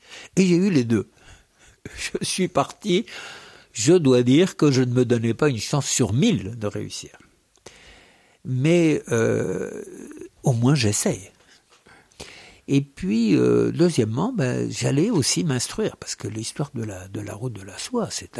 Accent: Normandy, France; born there; J'ai un côté breton, je suis né en Normandie, mais de parents bretons.

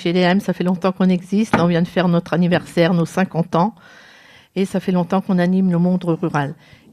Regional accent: Machaut, Grand Est, France; Non, je suis de Vousinois, de Machaut.

